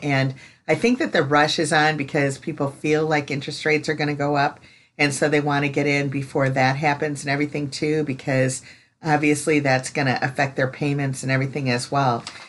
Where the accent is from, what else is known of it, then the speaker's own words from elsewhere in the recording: Chicago, Illinois, United States; moved away as an adult; now in Florida, United States; I mean, I came from Chicago, you know, 20 some years ago, and that kind of stuff.